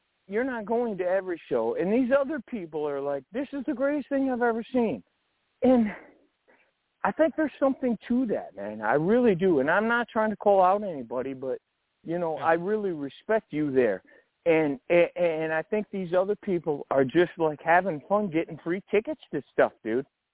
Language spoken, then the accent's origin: English; Michigan, United States; We're from Michigan, right?